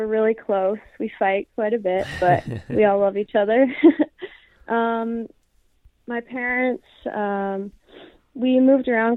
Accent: Fargo, North Dakota, United States; born there; now in Bismarck, United States; I was born in Fargo, North Dakota, and then moved to a couple different states after that, and now we're back in North Dakota, in Bismarck, actually.

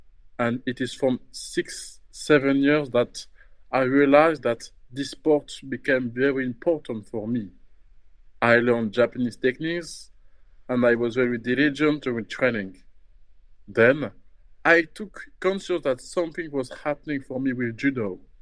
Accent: Meaux, Île-de-France, France; So I was born in France the 15th of March 1996 in a city called Meaux, which is approximately 40 kilometers from Paris. And I grew up in Seine-et-Marne, close to the amusement park Disneyland Paris.

